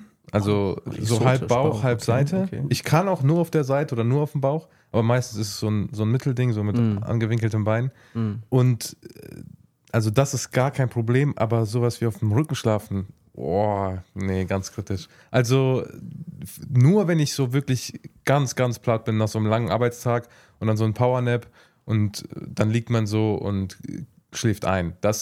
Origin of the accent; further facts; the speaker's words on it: Raunen, Rhineland-Palatinate, Germany; ich bin 22, ich komme aus Raunen.